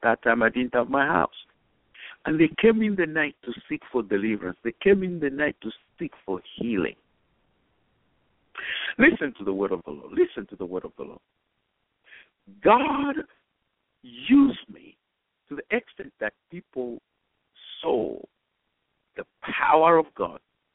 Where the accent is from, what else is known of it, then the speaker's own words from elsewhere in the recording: Nigeria; moved away as an adult; now in Zambia; When I came from Nigeria, I had nothing. All I had was the anointing of the Holy Ghost from the Bible college I attended in Nigeria, the ordination I received. When I came to Zambia, all I had was my King James version of the Bible.